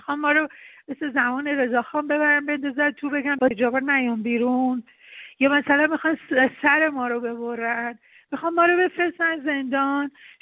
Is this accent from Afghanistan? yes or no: no; Iran; born there